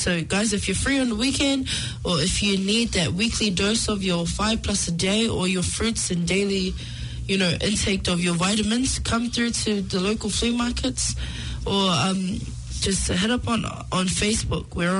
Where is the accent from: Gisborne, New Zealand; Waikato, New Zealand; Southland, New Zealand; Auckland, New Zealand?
Auckland, New Zealand; South Auckland; a young Pacific Islander growing up in South Auckland